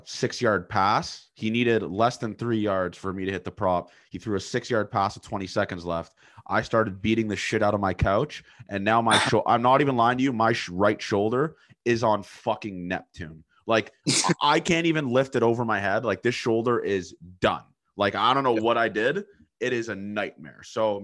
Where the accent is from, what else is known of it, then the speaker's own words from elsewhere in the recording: Canada; Cause being Canadian, that's like what we look upon as like, holy shit, that's the greatest school on planet Earth.